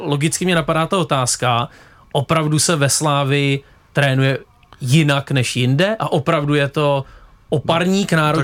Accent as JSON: {"language": "Czech", "region": "Liberec Region", "country": "Czechia", "said": "já pocházím z Jizerských hor"}